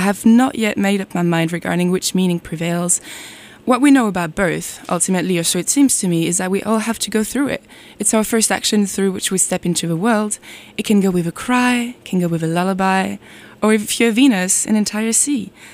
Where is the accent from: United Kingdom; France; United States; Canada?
France; English is a second language; was born and raised in France, was born and raised by French parents that I love, and basically my entire family is French